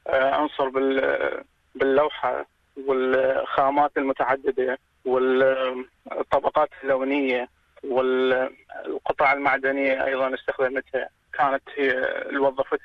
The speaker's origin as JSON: {"language": "Arabic", "country": "Iraq", "said": "من العراق احنا 3 عراقيين بالمعرض"}